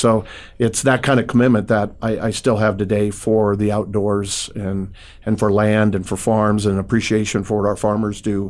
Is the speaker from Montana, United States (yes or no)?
no; Fort Dodge, Iowa, United States; And so I grew up in Fort Dodge, Iowa.